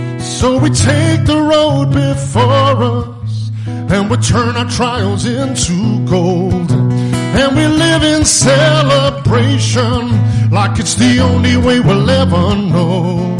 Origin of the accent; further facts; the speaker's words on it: South West England, United Kingdom; now in Cheshire, United Kingdom; I live in Cheshire, which is up there just south of Manchester. And I'm from Cornwall originally, but I've been up in Cheshire for 15 years now.